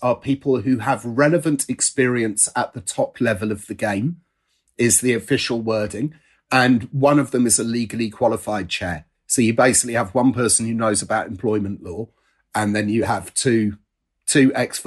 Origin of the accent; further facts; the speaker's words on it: Watford, East of England, United Kingdom; I'm from Watford. I use my own grammar.